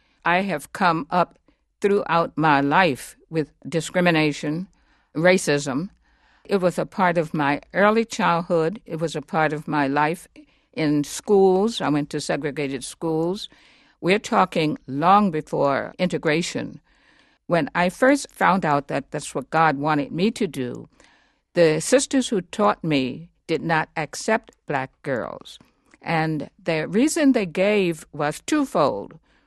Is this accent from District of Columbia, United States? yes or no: yes; Washington, District of Columbia, United States; I am from Washington, D.C., and my father died.